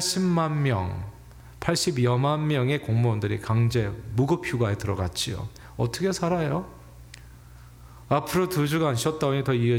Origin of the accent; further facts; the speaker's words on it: South Korea; 우리는 한국 사람들 다 군대 가요.